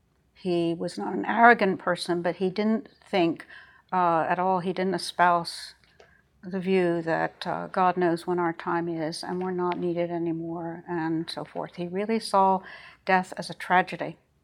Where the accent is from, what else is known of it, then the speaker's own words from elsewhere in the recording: Switzerland; I was raised entirely in Switzerland as an American citizen.